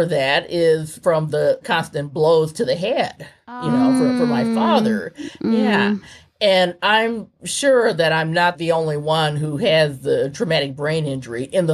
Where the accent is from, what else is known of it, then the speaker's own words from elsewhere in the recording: Mississippi, United States; I was born and raised in Mississippi. I was born in 1956.